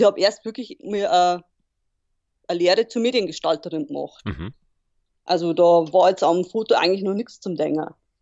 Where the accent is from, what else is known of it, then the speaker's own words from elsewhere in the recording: Bavaria, Germany; now in Munich, Germany; Und aufgewachsen bin ich aber in Niederbayern, also wirklich so bayerischer Wald, kleines Dorf, also einem kleinen Bauernhof.